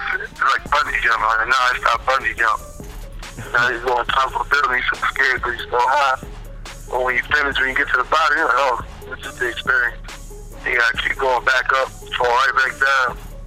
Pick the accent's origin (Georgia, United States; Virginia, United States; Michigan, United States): Georgia, United States; I'm from Crane County, Georgia. So what they do in Atlanta, Georgia, it really ain't nothing big.